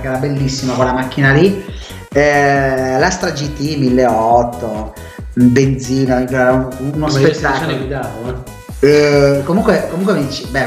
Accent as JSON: {"language": "Italian", "town": "Turin", "region": "Piedmont", "country": "Italy", "said": "noi come torinesi, come in Piemonte, siamo credo i migliori"}